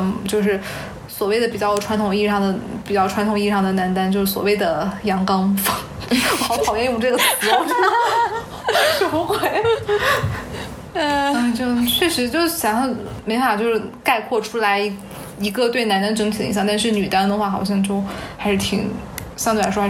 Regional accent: China; 作为中国人，可能我们真的去拿一个现在中国流行的歌曲去来做一个节目的话

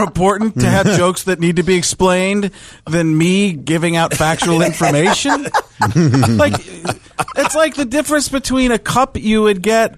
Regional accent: Milwaukee, Wisconsin, United States; That's in my hometown, Milwaukee.

